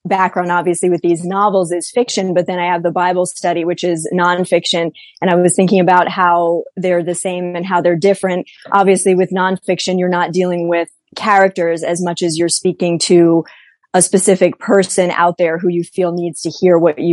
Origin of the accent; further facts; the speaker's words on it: Kenosha, Wisconsin, United States; now in United Kingdom; I am from America. I'm from Kenosha, Wisconsin. It's a small town in the upper Midwest, and we are almost equal parts between Chicago and Milwaukee, so two big cities, but we're out in the country.